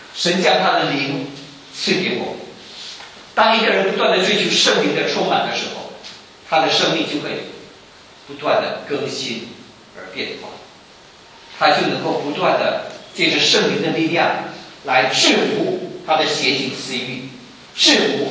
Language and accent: Chinese; China; 所以我们中国人不是没有伟大的伦理道德，但是为什么今天中国的社会一片混乱呢？